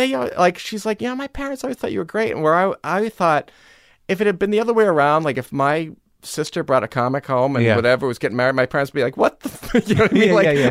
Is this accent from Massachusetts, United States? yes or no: yes; Newton, Massachusetts, United States; I grew up in Newton and I went to this Sunday school that was at this convent in Brookline.